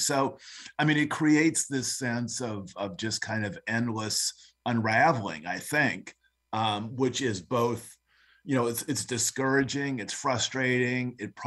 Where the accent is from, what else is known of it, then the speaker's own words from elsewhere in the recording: Peoria, Illinois, United States; I grew up in Peoria in more of a suburban environment where guns were not certainly part of our culture.